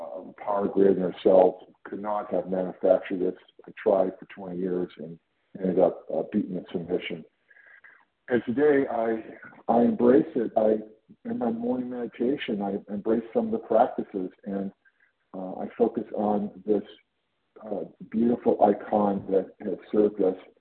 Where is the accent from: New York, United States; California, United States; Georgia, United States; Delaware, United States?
California, United States; I'm from California.